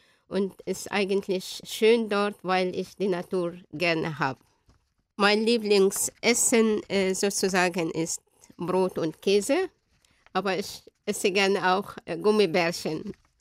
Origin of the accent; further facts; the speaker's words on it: Alexandria, Alexandria Governorate, Egypt; German is a second language; Ich komme aus Alexandria in Ägypten. Ich bin 1963 geboren.